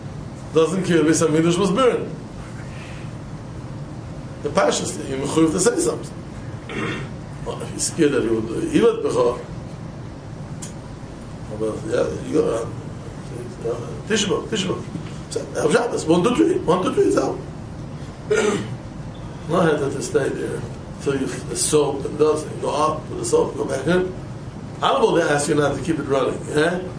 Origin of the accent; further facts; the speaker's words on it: United States; But I'm American.